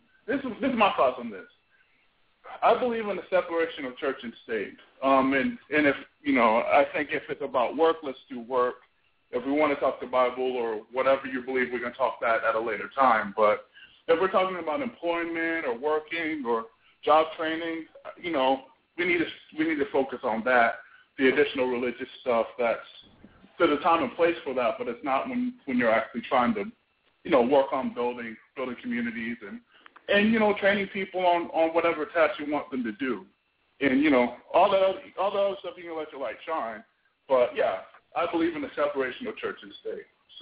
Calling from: Florida, United States; I'm calling from Florida.

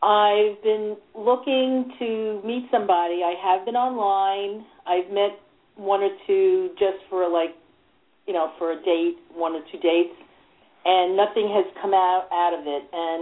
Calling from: New York, United States; Out on the eastern end.

